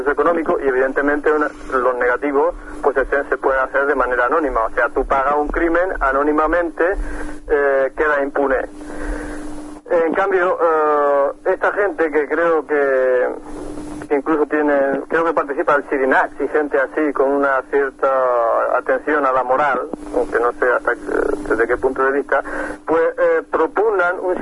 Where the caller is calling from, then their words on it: Barcelona, Catalonia, Spain; de Barcelona